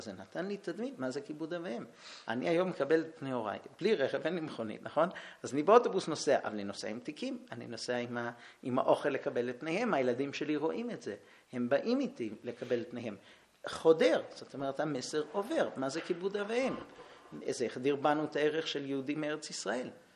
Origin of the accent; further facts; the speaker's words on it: New York, United States; now in Israel; אני גדלתי בבית שההורים שלי ירדו ומגיל 4:30 גדלתי בארצות הברית עם כל המשפחה בארץ. כל פעם שהגיע קרוב משפחה לניו יורק